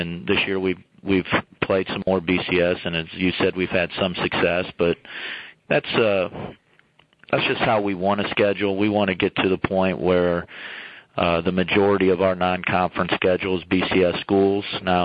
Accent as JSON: {"language": "English", "region": "Ohio", "country": "United States", "said": "Well, I'm from Ohio, and I love Ohio"}